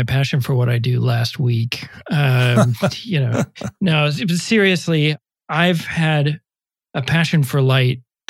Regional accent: Illinois, United States; In the middle of Illinois. So really good farmland, really good corn. I grew up literally surrounded by cornfields.

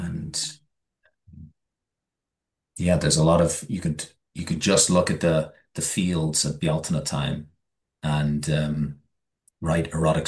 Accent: Ireland; but growing up in Ireland, Eros was not something that was talked about, not something that was really acceptable.

